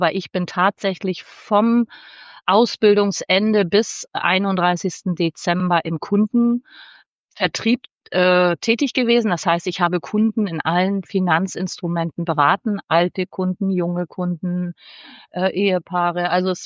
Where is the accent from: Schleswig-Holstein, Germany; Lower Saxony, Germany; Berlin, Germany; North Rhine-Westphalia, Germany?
Schleswig-Holstein, Germany; Ich wohne hier oben in Deutschland im schönen Schleswig-Holstein. Zwischen Nordsee und Hamburg habe ich meine Heimat. Also ich bin komplett vom Wasser und umgeben